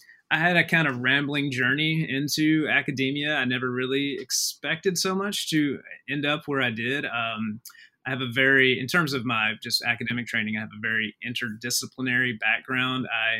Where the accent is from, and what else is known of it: Alabama, United States; born or raised there